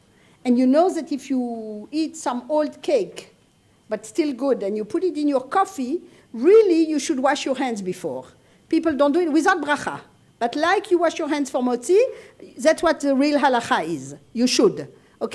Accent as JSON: {"language": "English", "country": "France", "second_language": "English", "said": "We had I come from France, we had a rabbi that was brilliant"}